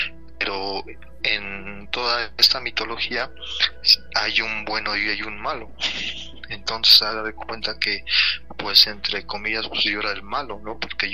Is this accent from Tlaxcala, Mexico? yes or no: yes; Tlaxcala, Mexico; Nosotros somos de Tlaxcala.